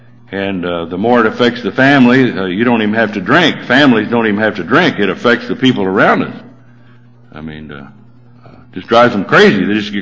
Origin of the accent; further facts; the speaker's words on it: Texas, United States; I grew up in Texas, and I grew up in an area where the Baptists bought all the liquor licenses, so it was dry, county option.